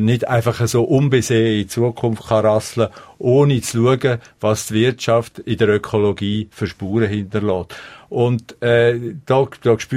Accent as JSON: {"language": "German", "country": "Switzerland"}